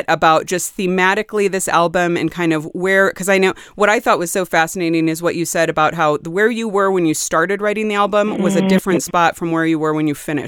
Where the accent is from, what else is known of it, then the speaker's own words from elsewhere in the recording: California, United States; I'm from the Bay Area originally.